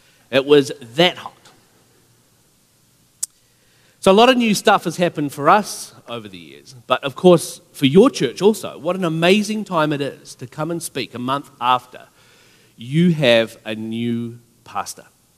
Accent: New Zealand; probably noticed my accent.

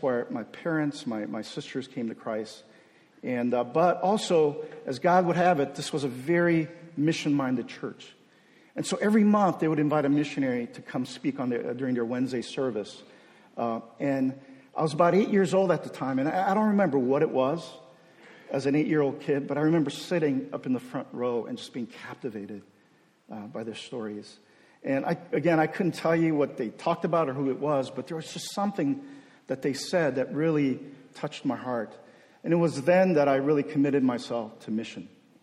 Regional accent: Brazil; also born or lived in Korea; So I am Korean by birth. I was born in Korea. But at age 5, my parents kind of picked up everything, and we moved to Brazil.

